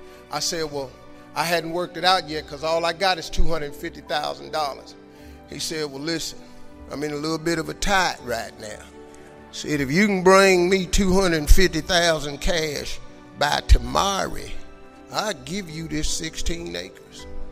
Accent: Cleveland, Ohio, United States; I'm from Cleveland. I got a couple partners that's locked up.

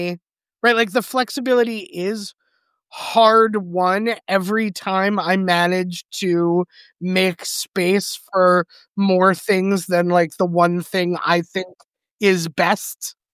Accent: United States; as an American Jew with a lot of relatives

